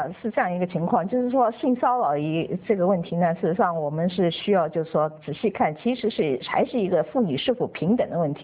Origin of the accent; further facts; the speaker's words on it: Shanghai, China; also born or lived in Hefei / Beijing; 我从小生长在上海，然后我后来在安徽合肥上学，那么我想后来在北京工作